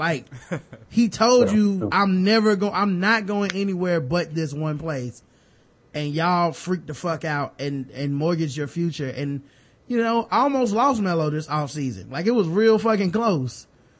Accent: Cleveland, Ohio, United States; Here's the thing. I'm 23 and from Cleveland.

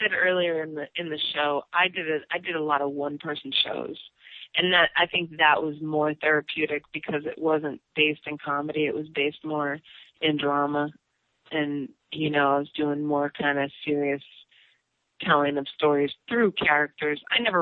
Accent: Los Angeles, California, United States; Jam, they brought us all to Los Angeles. And you would think that I would be psyched, right? Like, oh, my hometown, I'm gonna be taping Def Jam.

